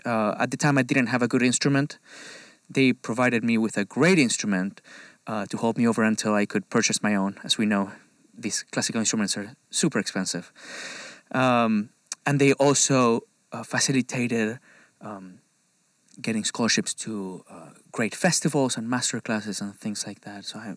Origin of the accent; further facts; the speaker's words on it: Uruguay; moved away as an adult; now in Chicago, United States; I'm originally from Uruguay. I live in Chicago now. I came to the United States to study music